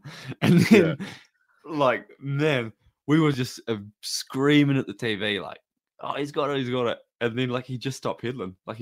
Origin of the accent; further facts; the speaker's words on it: Chania, Crete, Greece; finishes in Chania, which is actually like my hometown, which is crazy. This is a little island in Crete. My grandma was born there. We're from there. Got cousins, everything there.